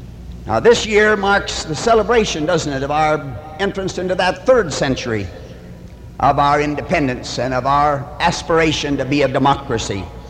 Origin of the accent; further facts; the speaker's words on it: Midwest, United States; And I come from the Midwest.